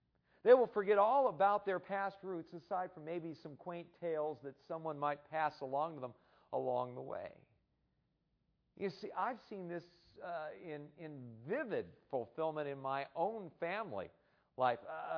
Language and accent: English; Arizona, United States; I'm not a Swede, you see. I'm an American. I'm more an Arizonan than I am a Swede anymore.